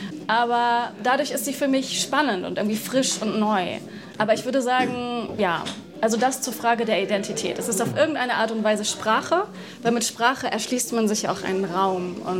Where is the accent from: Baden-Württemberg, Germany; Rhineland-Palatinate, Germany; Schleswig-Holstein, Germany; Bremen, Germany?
Bremen, Germany; Also ich bin in Bremen in einer Hochhaussiedlung aufgewachsen